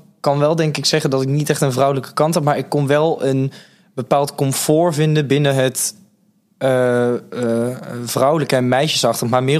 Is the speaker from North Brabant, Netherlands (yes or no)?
yes; Tilburg, North Brabant, Netherlands; ik ben opgegroeid in de Reeshof. Echt the place to be.